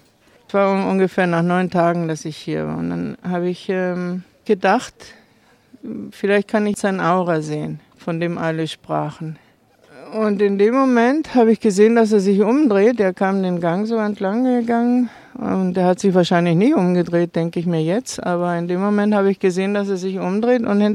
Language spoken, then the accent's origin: German; Argentina; ich bin in Argentinien aufgewachsen und ich wollte Argentinier kennenlernen.